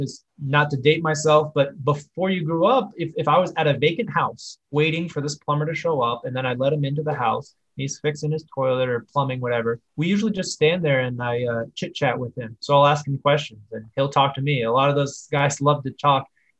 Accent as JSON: {"language": "English", "town": "Dallas", "region": "Texas", "country": "United States", "tie": "born or raised there", "said": "But I'm from Dallas. I'm in Texas here, pretty much born and raised."}